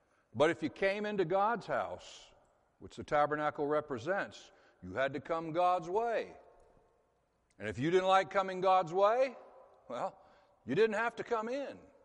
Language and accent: English; Florida, United States; I'm from the South, by the way. A lot of folks don't realize that Florida is part of the South. I'm from North Florida, which is a lot more, used to be a lot more like South Georgia.